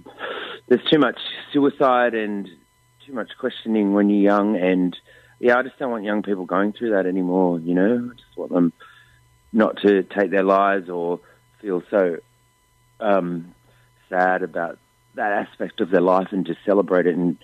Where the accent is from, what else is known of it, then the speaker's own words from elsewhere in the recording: New South Wales, Australia; Well, I'm a Ngarrigo person, so we're the snow people. So we come from the Snowy Mountains area.